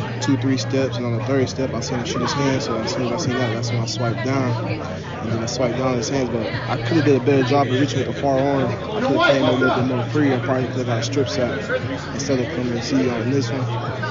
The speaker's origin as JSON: {"language": "English", "town": "Las Vegas", "region": "Nevada", "country": "United States", "said": "Because, I mean, growing up, I'm from Las Vegas, so you never really had, like, a football team except for, like, the Raiders."}